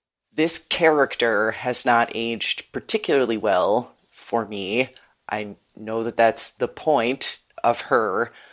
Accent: United States; I read them all because eventually as a young American reader, you run out of Louisa May Alcott

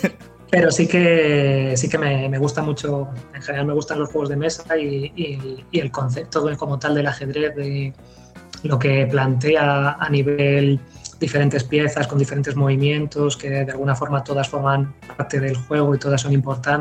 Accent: Vigo, Galicia, Spain; yo soy de Vigo, vivo aquí en Vigo

